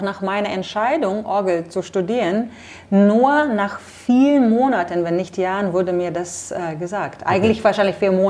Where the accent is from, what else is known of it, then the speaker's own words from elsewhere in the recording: Rezekne, Latgale, Latvia; German is a second language; moved away; Ich stamme auch nicht aus Riga. Ich bin so ein Provinzmädchen südöstlich Rigas, 250 Kilometer.